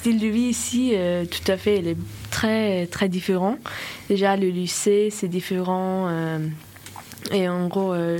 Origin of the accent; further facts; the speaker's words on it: Faroe Islands; j'ai 16 ans et je viens des Silfaoué. Les Silfaoué, c'est un petit pays à 50 000 habitants qui est situé entre l'Islande et le Danemark.